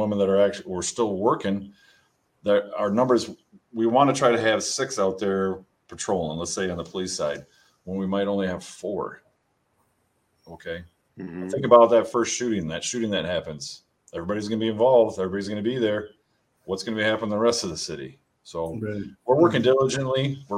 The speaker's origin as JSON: {"language": "English", "town": "Grand Rapids", "region": "Michigan", "country": "United States", "tie": "born or raised there", "said": "I grew up in Grand Rapids"}